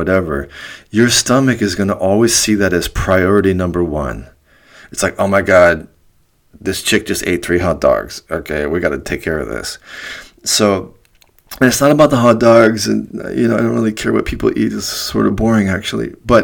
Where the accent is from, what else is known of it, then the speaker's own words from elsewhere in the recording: United States; I'm American, man. We had, like, meat and meat.